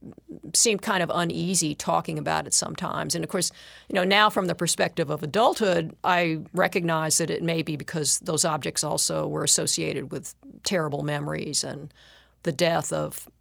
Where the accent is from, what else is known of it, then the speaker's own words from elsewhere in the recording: Atlanta, Georgia, United States; Yeah, I had several neighbors when I was growing up in Atlanta who were combat vets from World War II, and they had their relics.